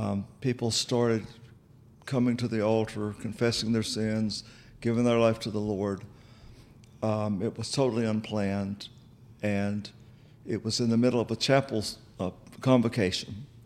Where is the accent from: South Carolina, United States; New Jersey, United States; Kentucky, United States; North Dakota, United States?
South Carolina, United States; every church in the South, I am from South Carolina, every church in the South has a spring revival and a fall revival